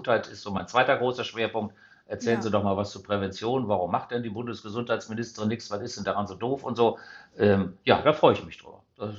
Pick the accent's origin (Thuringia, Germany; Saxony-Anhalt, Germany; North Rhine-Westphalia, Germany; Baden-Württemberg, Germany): North Rhine-Westphalia, Germany; Essen; ich bin in Essen zur Schule gegangen